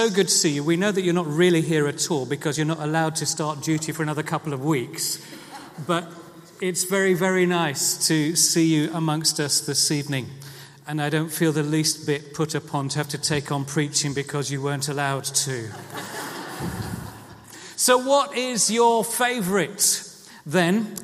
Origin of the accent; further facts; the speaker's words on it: South India, India; I grew up in South India and was used to a lot of these tropical things